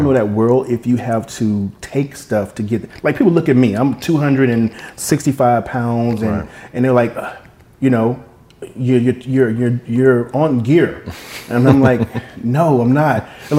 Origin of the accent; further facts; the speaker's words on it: Mississippi, United States; I'm from Mississippi, and that's basically where we're at because we're poor.